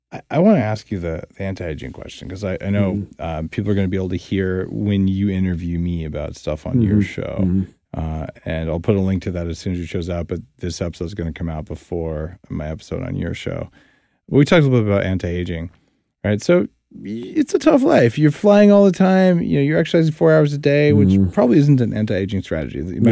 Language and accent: English; New Mexico, United States; I grew up in New Mexico, so there's a bit of Oklahoma-New Mexico rivalry.